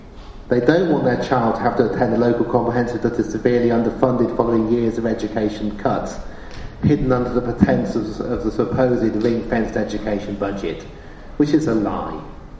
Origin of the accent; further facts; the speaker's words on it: Oxford, South East England, United Kingdom; I grew up in Oxford, it was only 3 miles away